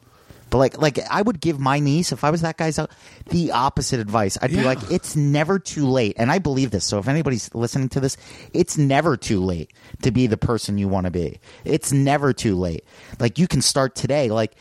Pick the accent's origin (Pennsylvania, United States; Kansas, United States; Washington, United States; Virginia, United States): Pennsylvania, United States; Suburbs of Philly.